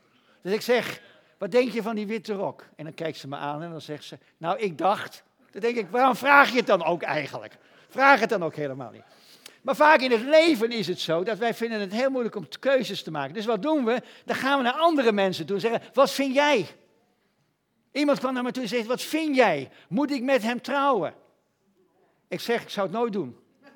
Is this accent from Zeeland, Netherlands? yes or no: no; Gelderland, Netherlands; Ik kom uit van de Veluwe. Daar ben ik opgegroeid. En daar hebben we veel mensen uit de zware kerk.